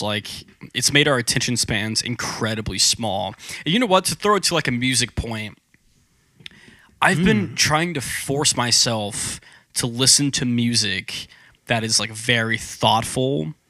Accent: Oklahoma, United States; now in Texas, United States; So I grew up in Oklahoma, and I moved to Texas in 2009, 2010, okay.

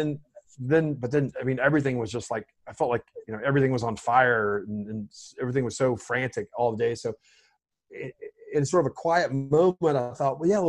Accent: Memphis, Tennessee, United States; Well, I'm from Memphis originally, and that's my hometown.

